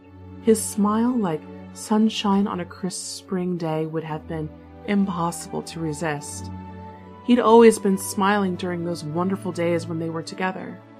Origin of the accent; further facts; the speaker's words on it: United States; here they are called biscuits, but I am an American, so I'm calling them cookies